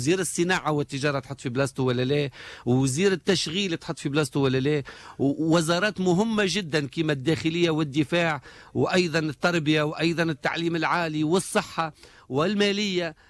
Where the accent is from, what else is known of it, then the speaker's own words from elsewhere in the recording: Tunisia; أنا كتونسي أيضا وكواحد من التوانسة